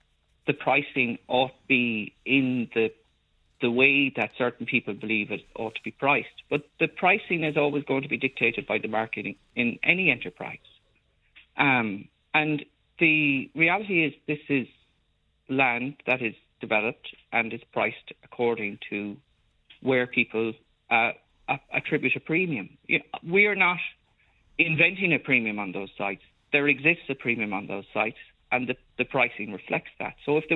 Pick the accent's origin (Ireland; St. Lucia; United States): Ireland; I'm as Irish as the next person.